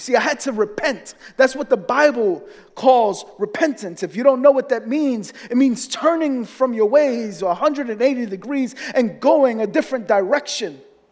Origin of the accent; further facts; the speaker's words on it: Bronx, New York, United States; I say, I'm from the South, the deep, dirty South. The South Bronx, right?